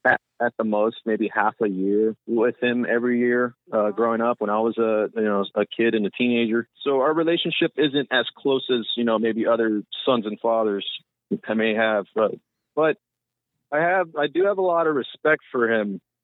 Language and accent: English; Corpus Christi, Texas, United States; So I'm born and raised here, Corpus Christi.